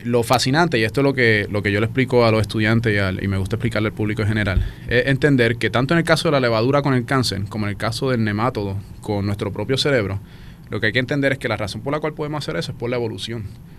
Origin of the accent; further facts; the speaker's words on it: Puerto Rico; Veo como puertorriqueño la situación en la cual estamos